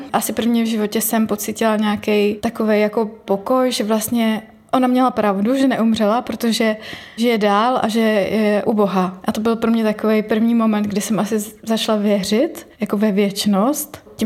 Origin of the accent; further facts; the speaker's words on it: České Budějovice, South Bohemian Region, Czechia; born there; Já jsem se narodila v Českých Budějovicích. Vyrůstala jsem jako jediný dítě svých rodičů.